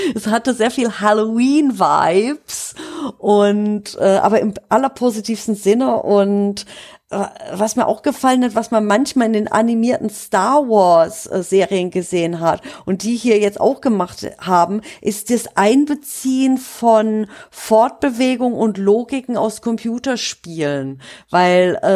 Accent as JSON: {"language": "German", "region": "Baden-Württemberg", "country": "Germany", "said": "Also bei uns in Südbaden"}